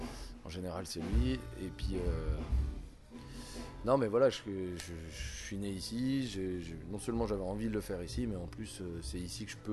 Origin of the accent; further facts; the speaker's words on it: Besançon, Bourgogne-Franche-Comté, France; J'ai pu le faire à Besançon parce que je suis de Besançon.